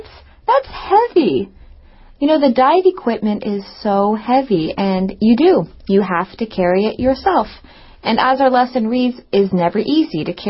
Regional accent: California, United States; even though I grew up in California, I had no idea that they had an underwater park there.

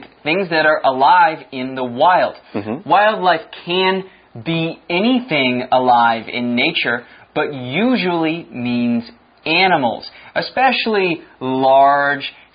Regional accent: Chicago, Illinois, United States; Well, I have felt this kind of cold maybe two or three times while I was growing up in Chicago.

